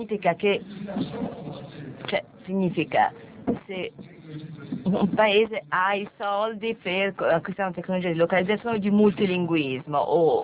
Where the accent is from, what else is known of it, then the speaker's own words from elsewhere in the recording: Belgium; Però è comunque la capitale del mio paese e anche la capitale dell'Europa.